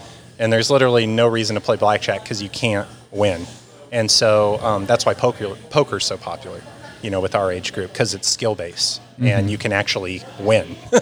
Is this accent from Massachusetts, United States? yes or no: no; Iowa, United States; now in Las Vegas, United States; I've been here 11 years, but I'm from Iowa, actually.